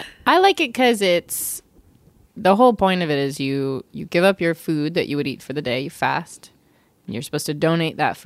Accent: Tallahassee, Florida, United States; Tallahassee, Florida.

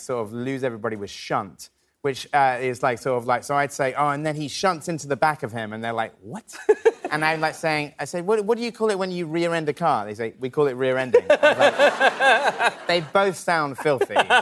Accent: England, United Kingdom; And also as an English person, I'm not really ready for, like, the Georgia weather.

